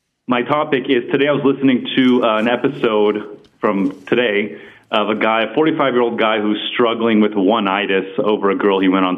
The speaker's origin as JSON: {"language": "English", "country": "United States", "said": "I'm an American."}